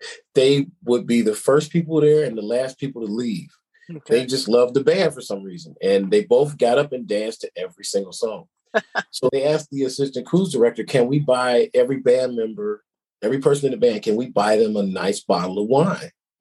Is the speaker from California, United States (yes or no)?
no; Detroit, Michigan, United States; I said, I'm from Detroit, Michigan.